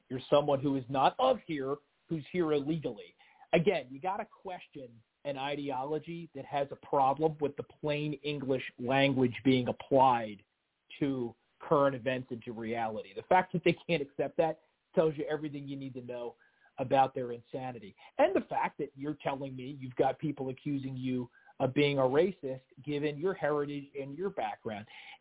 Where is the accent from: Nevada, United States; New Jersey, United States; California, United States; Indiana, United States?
New Jersey, United States; I am from New Jersey. I live in Camden County.